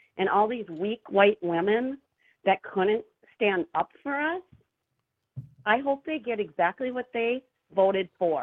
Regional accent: Chippewa Falls, Wisconsin, United States; I'm from Chippewa Falls.

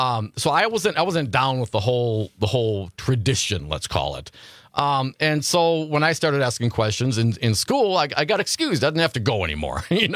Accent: Stevensville, Wisconsin, United States; I grew up in Stevensville up north there, not too far out of Appleton, Wisconsin.

